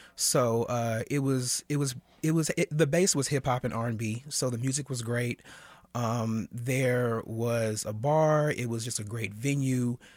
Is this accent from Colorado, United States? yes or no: no; Kansas City, Missouri, United States; I am born and raised in Kansas City, and in 2007 I went to D.C.